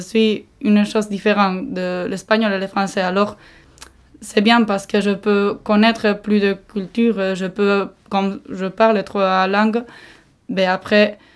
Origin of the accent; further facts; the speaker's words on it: Nouvelle-Aquitaine, France; French is a second language; j'habite en Daï depuis 17 ans. Maintenant j'ai 20 ans et je suis née à Lchaka, qui est un village à 10 km d'en Daï. Alors je peux dire que j'ai étudié en basque à Andai, à Irún, à Berja et à Bilbao.